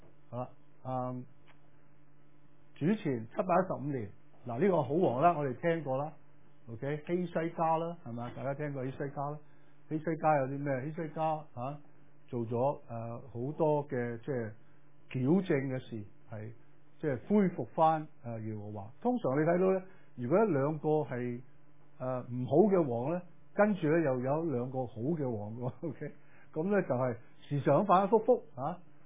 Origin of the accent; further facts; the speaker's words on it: China; 即係我哋中國人都有講嘛，財不可露眼啊